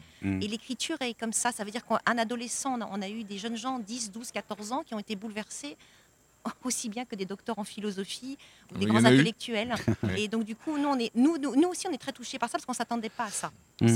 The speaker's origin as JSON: {"language": "French", "country": "Belgium", "said": "je suis belge aussi"}